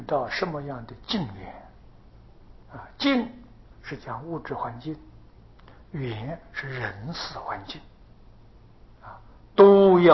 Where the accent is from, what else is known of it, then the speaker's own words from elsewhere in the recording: China; 我们中国人啊，这是古代的中国人对于儒是不能接受的